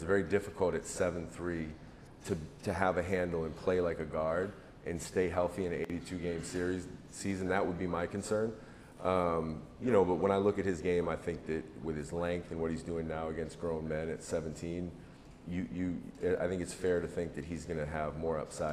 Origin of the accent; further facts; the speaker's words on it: Maine, United States; They were the people that were in our inner circle here growing up in Maine.